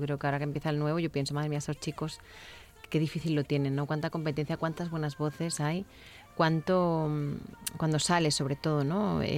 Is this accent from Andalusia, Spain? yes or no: no; Catalonia, Spain; siempre he sentido el apoyo por mi gente de Cataluña y mi tierra al final